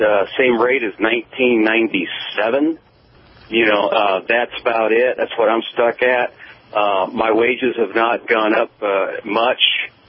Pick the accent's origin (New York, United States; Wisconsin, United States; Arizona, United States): Arizona, United States; Tucson; I'm retired Navy from Tucson, Arizona.